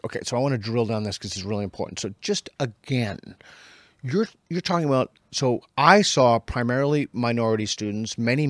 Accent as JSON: {"language": "English", "country": "United States", "said": "As an American, I'm having trouble with this."}